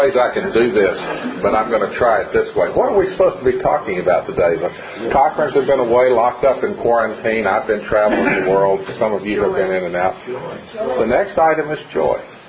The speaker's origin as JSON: {"language": "English", "town": "Oak Ridge", "region": "Tennessee", "country": "United States", "tie": "born there", "said": "I was born in Oak Ridge behind the fence. Dad was working on it."}